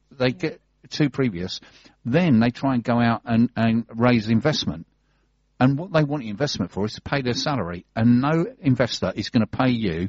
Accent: Fulham, London, United Kingdom; No, I can get to Victoria. I just can't do Victoria. I'm from Fulham.

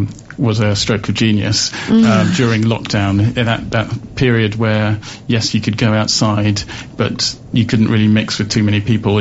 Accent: Sheerness, South East England, United Kingdom; It's a small world, actually, because I was born in Sheerness, and that's how you started.

